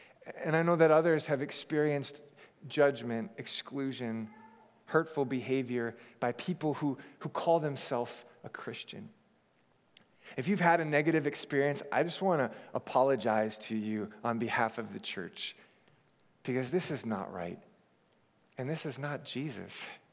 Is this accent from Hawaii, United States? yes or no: yes; Hawaii, United States; I was bullied a lot as a child because I didn't look like the kids I grew up with in Hawaii.